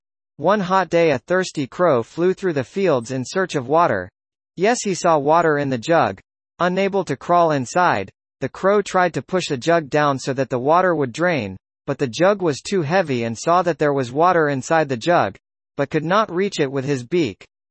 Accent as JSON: {"language": "English", "region": "Tamil Nadu", "country": "India", "tie": "born or raised there", "said": "I have heard these stories in Tamil because I grew up in Tamil Nadu, India."}